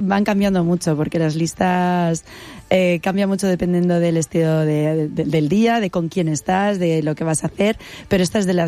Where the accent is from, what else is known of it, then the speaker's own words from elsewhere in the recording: Albacete, Castilla-La Mancha, Spain; Bueno, yo soy de Albacete, mi familia es de Albacete ciudad